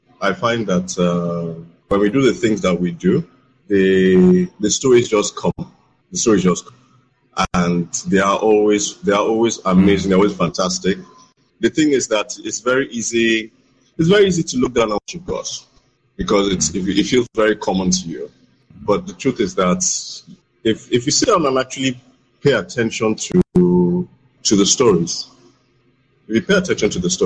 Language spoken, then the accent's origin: English; Lagos, Nigeria; I was born in the 70s, so growing up in Lagos, Nigeria.